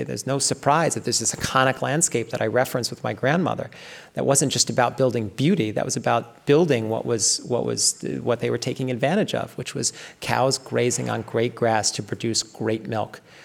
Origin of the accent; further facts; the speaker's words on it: New York, United States; I come from the Lower Hudson Valley, New England.